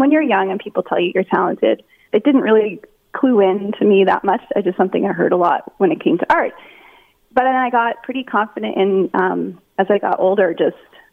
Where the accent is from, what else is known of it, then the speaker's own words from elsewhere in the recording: Edmonton, Alberta, Canada; I'm born and raised in Edmonton and been here ever since.